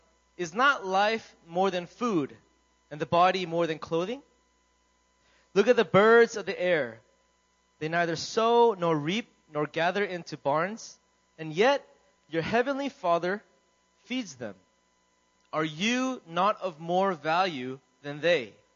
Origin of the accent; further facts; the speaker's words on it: Virginia, United States; moved away as an adult; now in Korea; I'm from Virginia, States, in the East Coast, and I've been in Korea for about 5 years